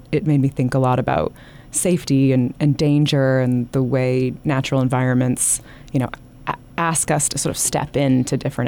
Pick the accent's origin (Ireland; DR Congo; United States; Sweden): United States; Appalachia; the way also I learned to experience and love and try to care for the landscape growing up in the Appalachians.